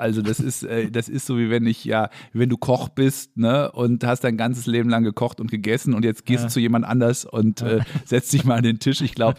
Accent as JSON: {"language": "German", "country": "Germany", "said": "wir mussten uns ja in London auch immer anpflaumen lassen als Deutsche"}